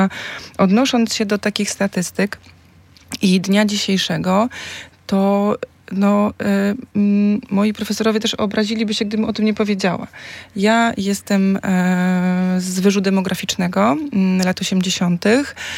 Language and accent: Polish; Grudziądz, Kuyavian-Pomeranian Voivodeship, Poland; Ja pochodzę z mniejszego miasta, bo z Grudziądza, gdzie wówczas było 100 tysięcy osób, dzisiaj już jest około 75 tysięcy mieszkańców.